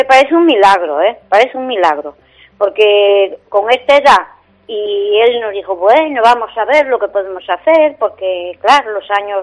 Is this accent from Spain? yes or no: yes; Narón, Galicia, Spain; Y como somos de Narón, dijimos, pues vamos a probar en San Lorenzo, a ver.